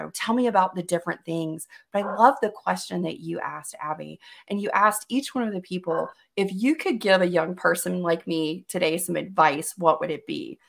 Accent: Mobile, Alabama, United States; I grew up in Mobile, Alabama, and my grandparents lived in New Orleans, Louisiana.

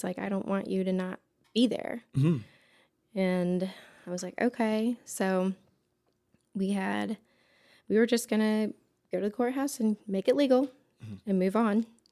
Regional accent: Fairbury, United States; I grew up in Fairbury, you know, most of my life. But we did move a handful of times as a kid.

